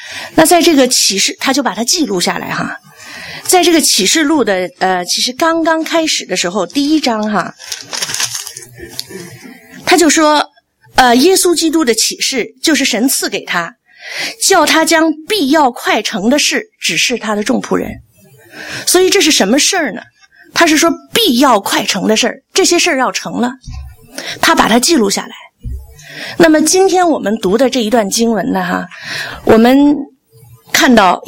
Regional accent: China; 我们是在那个环境里长大的，我们在那个文化大革命啊，马列主义哲学啊，什么唯物论啊，我们是在那里长大的

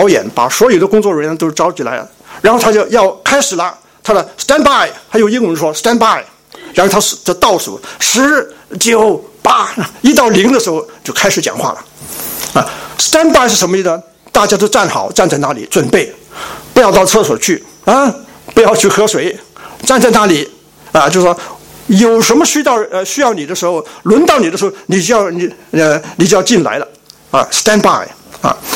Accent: Hong Kong; 我在香港是在一个小教会长大的。

